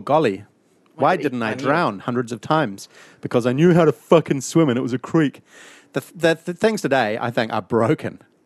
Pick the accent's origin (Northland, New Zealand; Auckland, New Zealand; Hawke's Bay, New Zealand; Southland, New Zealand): Auckland, New Zealand; I'm from Auckland. I don't live here.